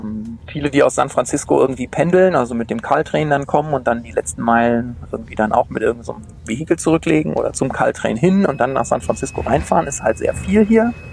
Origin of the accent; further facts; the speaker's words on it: Gelsenkirchen, North Rhine-Westphalia, Germany; ich bin auch in der Stadt aufgewachsen, in Gelsenkirchen, im wunderschönen Gelsenkirchen.